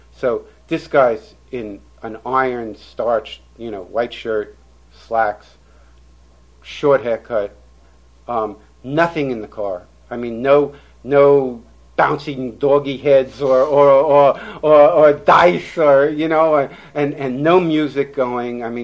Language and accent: English; New York City, New York, United States; moved away; remember, I'm from New York City, I've been here for 20 years, I try to modify it, but it slips back every once in a while.